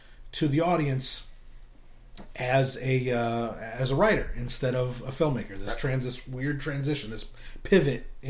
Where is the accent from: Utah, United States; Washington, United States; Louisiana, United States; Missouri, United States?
Missouri, United States; St. Louis; So anyway, we're all from St. Louis.